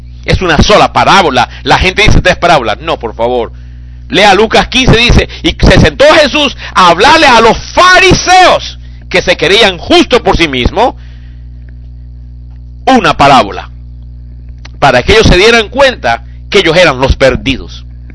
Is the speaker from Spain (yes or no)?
no; Lima, Peru; O una limeña como yo vi.